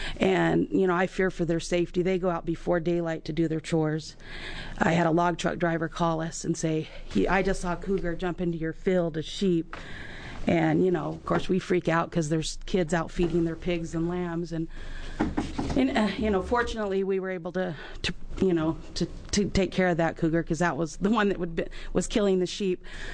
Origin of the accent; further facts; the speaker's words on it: United States; I'm from Douglas County, rancher, you know, outdoorsman.